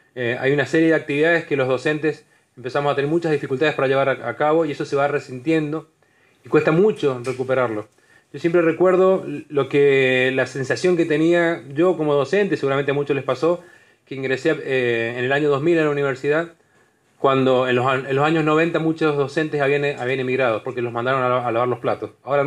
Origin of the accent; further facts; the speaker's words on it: Argentina; como argentinos y argentinas nos tocará hacer lo propio